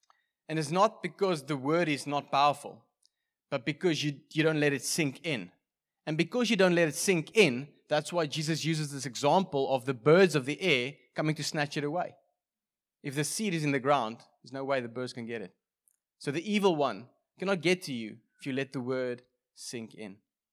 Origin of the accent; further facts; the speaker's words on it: Free State, South Africa; I come from the Free State, so there's like proper thunderstorms over there.